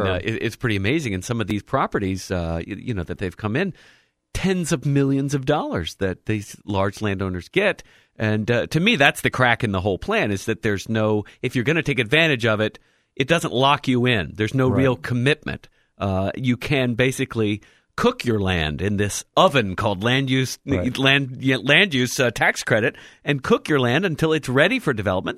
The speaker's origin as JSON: {"language": "English", "region": "Virginia", "country": "United States", "tie": "born or raised there", "said": "Yeah. And so which is what I grew up seeing in Fairfax County."}